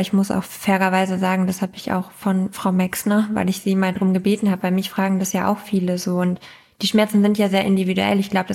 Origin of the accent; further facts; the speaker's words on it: Lower Saxony, Germany; ich komme halt aus Ostfriesland.